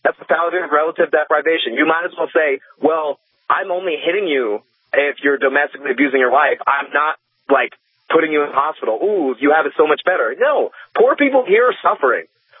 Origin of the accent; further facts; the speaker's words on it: United States; How about I make my home country better?